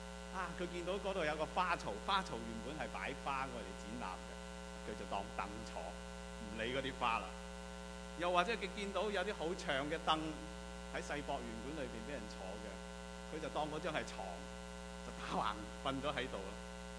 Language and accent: Chinese; China; 作为一个中国人